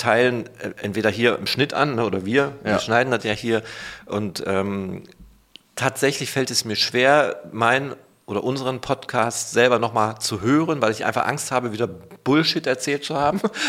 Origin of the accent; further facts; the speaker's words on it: Oer-Erkenschwick, North Rhine-Westphalia, Germany; Vor allen Dingen auch meine Heimatstadt dabei.